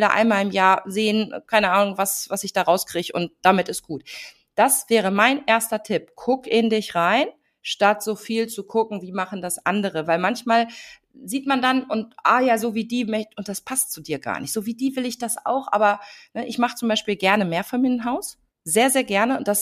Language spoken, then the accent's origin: German; North Rhine-Westphalia, Germany; ich komme ja aus der Nähe von Bielefeld